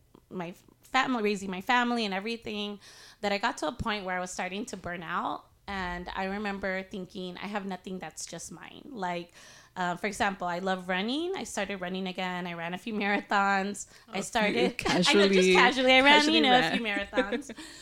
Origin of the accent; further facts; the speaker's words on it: Quetzaltenango, Guatemala; So I'm from Quetzaltenango, Xelajul, and our team.